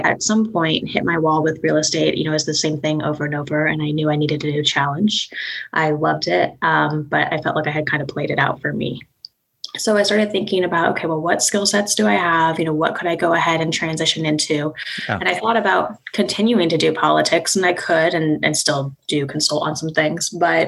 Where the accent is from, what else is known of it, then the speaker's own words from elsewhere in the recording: Kansas City, Missouri, United States; also born or lived in Lexington; I was living in Lexington, Kentucky. I grew up in Kansas City. Okay. I'm back in Kansas City now.